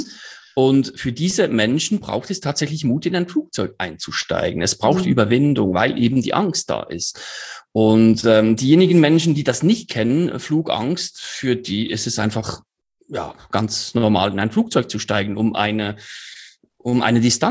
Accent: Switzerland; Und ja, wir als Schweizer lieben es ja so

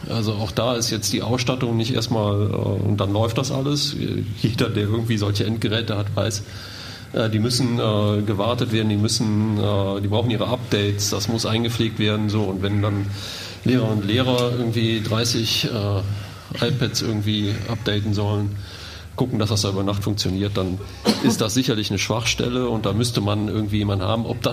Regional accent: Cologne, North Rhine-Westphalia, Germany; Ich bin gebürtiger Kölner, inzwischen 52 Jahre alt

